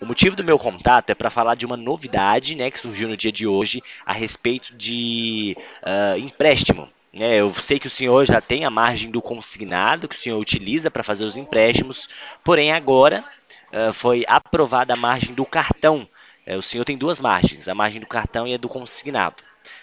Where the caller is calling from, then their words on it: São Paulo, Brazil; Isso, eu falo aqui do interior de São Paulo, né?